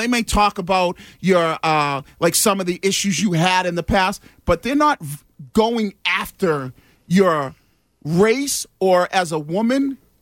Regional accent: Boston, Massachusetts, United States; I grew up in Boston in the early 90s as a black kid who grew up in an Italian neighborhood who understood what the dynamics of Boston looked like back then.

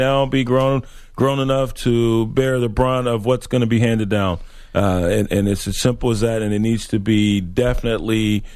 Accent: Compton, California, United States; I mean, I grew up in Compton, but that was harsh.

